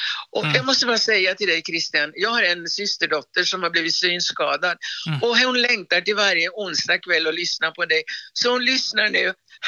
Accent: Åby, Sweden; jag är från Åby.

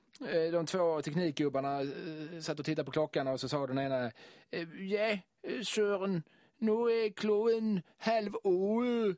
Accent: Skåne, Sweden; Jo, så fort man som skåning då eller sydsvensk satte sig ner för att kolla ett dansk tv-program

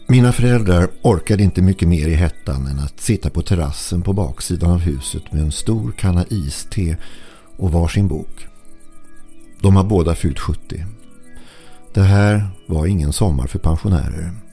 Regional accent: Sweden; born there; Jag är född vid Kattegat. Jag känner mina maneter.

